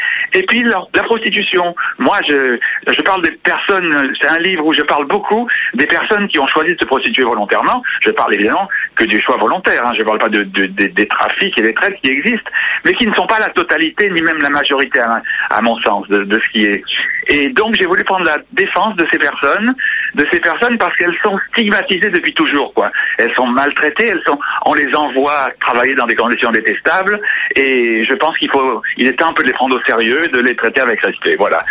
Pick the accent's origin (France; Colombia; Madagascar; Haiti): Madagascar; born there; also born or lived in Saint-Pierre-et-Miquelon; moi je suis né dans une île, mon père était insulaire, mon père était corse. Je suis né à Madagascar, j'ai vécu dans une petite île à Saint-Pierre-et-Miquelon pendant 5 ou 6 ans quand j'étais petit.